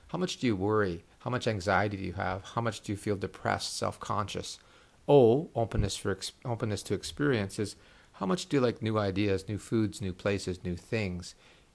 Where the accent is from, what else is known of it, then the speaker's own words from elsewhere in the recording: Canada; Being a Canadian